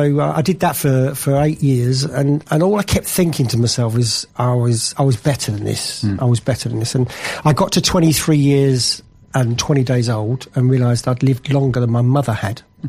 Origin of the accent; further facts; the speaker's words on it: Walthamstow, London, United Kingdom; Well, I grew up in Walthamstow, East London, which is very trendy now. It wasn't then.